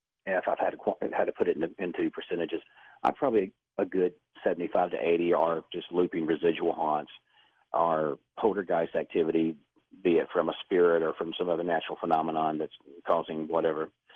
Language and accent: English; the South, United States; Well, I'll say this, you know, being a Southerner